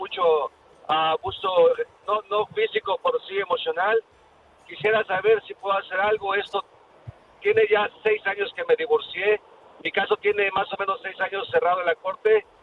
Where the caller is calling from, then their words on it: Las Vegas, Nevada, United States; hablo de Las Vegas, Nevada.